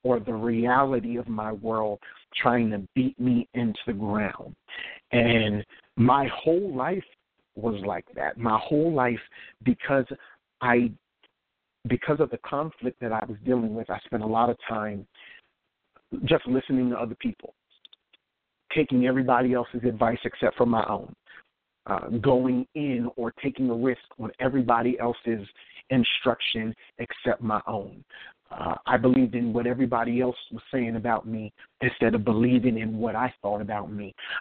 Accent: Pottstown, Pennsylvania, United States; Well, I grew up in Pottstown, Pennsylvania, a small little town outside of Philadelphia, Pennsylvania.

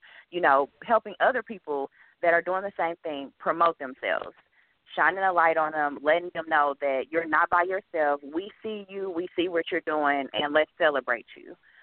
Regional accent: Kansas City, Missouri, United States; I'm from Kansas City, Missouri. Well, I was born in Kansas City, Kansas, but I do represent Kansas City, Missouri.

